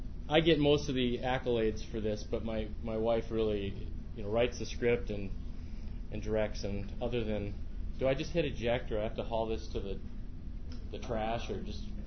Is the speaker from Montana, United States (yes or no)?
yes; Billings, Montana, United States; We're from Billings, Montana